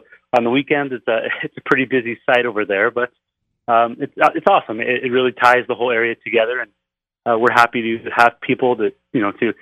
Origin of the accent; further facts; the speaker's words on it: Colorado, United States; We are originally from Colorado area.